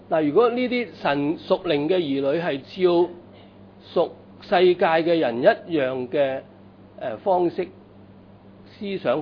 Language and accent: Cantonese; Hong Kong; 我哋香港人食嘢係咪？